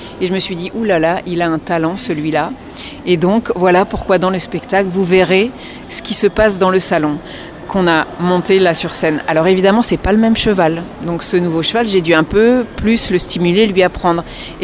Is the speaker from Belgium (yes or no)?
no; Brittany, France; je suis originaire de Bretagne.